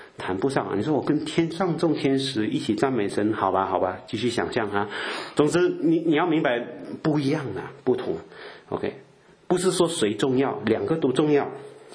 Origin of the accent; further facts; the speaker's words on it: Malaysia; 我只是要证明我是马来西亚的人啊